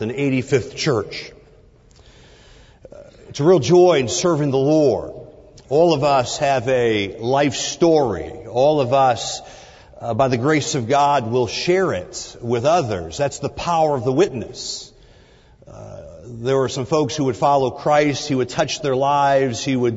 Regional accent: Detroit, Michigan, United States; I grew up in the Detroit area

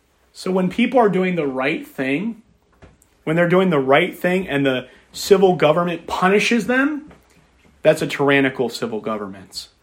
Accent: United States; born there; I'm thankful I was born in America. I'm not an American basher. I'm thankful I was born in America.

